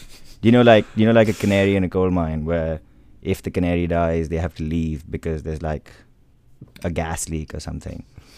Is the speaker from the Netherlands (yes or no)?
no; India; now in United Kingdom; Some of our more attentive listeners will have cleverly deduced that I am from India, where it can get quite hot.